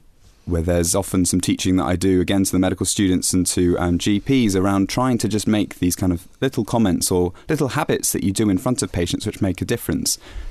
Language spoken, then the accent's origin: English; Bristol, South West England, United Kingdom; now in Bath, United Kingdom; And I grew up in Bristol